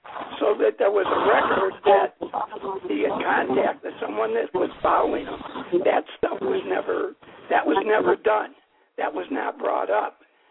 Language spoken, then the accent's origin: English; East Cleveland, Ohio, United States; I was raised in East Cleveland during the 60s. I am a white person. I lived there from 1956 to 69, 67, 68.